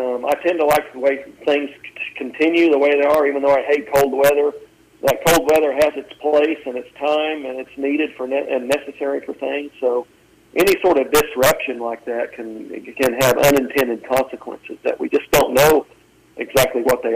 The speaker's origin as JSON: {"language": "English", "town": "Buffalo", "region": "New York", "country": "United States", "tie": "born or raised there", "said": "When I, growing up in Buffalo, working with the farmers, I always had a farm job."}